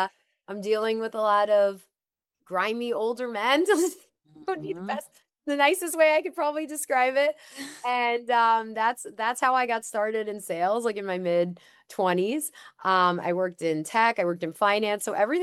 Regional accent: Long Island, New York, United States; I grew up on Long Island where everything, you know, is very fast-paced, obviously.

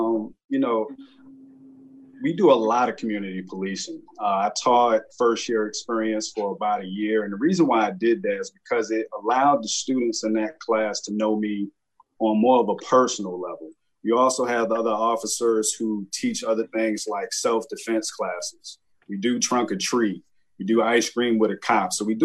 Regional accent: Bronx, New York, United States; what it was like for me growing up in the Bronx, what it was like for me to grow up in a household with a father who was in law enforcement.

